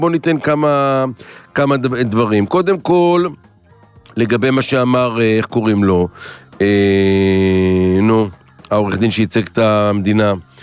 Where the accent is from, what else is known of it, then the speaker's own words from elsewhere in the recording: Jerusalem, Jerusalem District, Israel; לא, אני טיפוס ירושלמי, אני לא בני ברקי, אני ירושלמי.